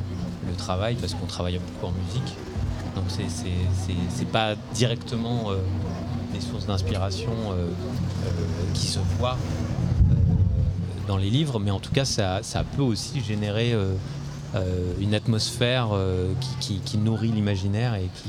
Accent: Paris, Île-de-France, France; En tant que parisien, je n'ai jamais senti de racines. C'est difficile de s'enraciner dans une ville aussi cosmopolite et qui n'a pas de visage

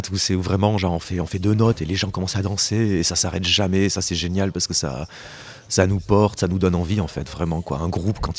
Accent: Clermont-Ferrand, Auvergne-Rhône-Alpes, France; Et puis, on est de Clermont-Ferrand, nous

